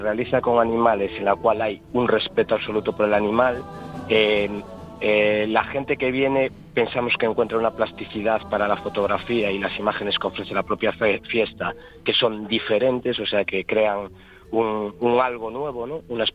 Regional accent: Sabucedo, Galicia, Spain; Yo soy de Sabucedo, pero trabajo en Cedeira

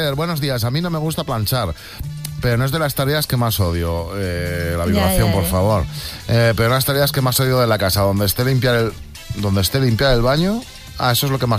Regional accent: L'Hospitalet de Llobregat, Catalonia, Spain; de Hospitalet

